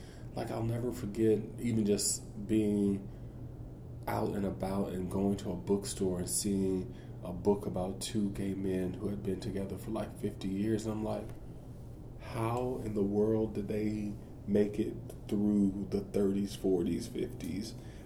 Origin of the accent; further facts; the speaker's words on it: United States; an American in Europe. Is you're a minority, and I was a multiple minority, black gay man in Austria.